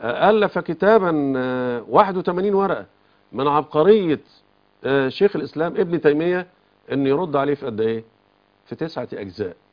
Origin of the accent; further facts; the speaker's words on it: Egypt; في بلدنا مصر